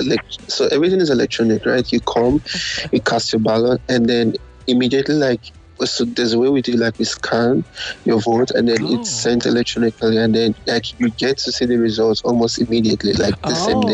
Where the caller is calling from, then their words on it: Ontario, Canada; Oh, I'm calling from Canada.